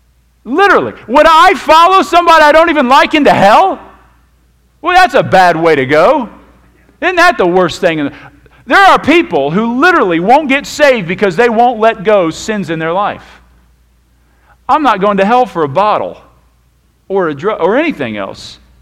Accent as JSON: {"language": "English", "town": "Wilmington", "region": "Ohio", "country": "United States", "tie": "born or raised there", "said": "I grew up in Wilmington. There's farmers everywhere."}